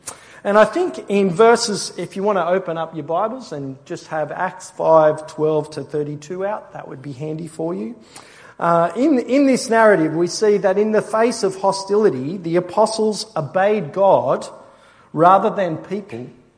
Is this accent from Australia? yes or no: yes; Castle Hill, New South Wales, Australia; also born or lived in Yamina; I grew up in Castle Hill, which is not too far from here. I was born in Chester Hill, then we moved to Yamina, and then when I was about 5, we moved to Castle Hill.